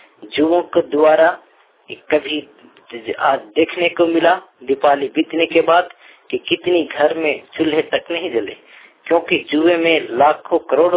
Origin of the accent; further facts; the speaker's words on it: Karni, Jharkhand, India; Post करनी, प्रखंड इटखोरी, जिला चतरा, झारखंड का निवासी हूँ।